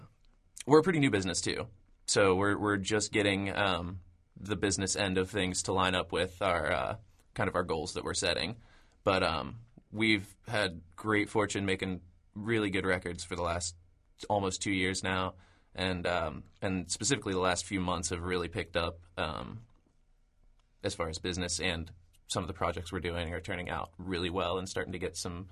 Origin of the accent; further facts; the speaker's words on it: Columbus, Ohio, United States; we'd all played in bands together when we were younger and kind of growing up in Columbus.